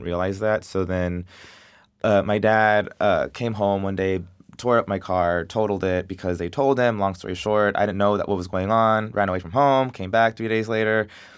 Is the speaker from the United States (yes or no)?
yes; Del Rio, Texas, United States; I love Del Rio. I love my hometown. You know, I got picked on, I got teased, I got bullied, but, you know, I felt like I grew up, you know, with a very strong, tight family.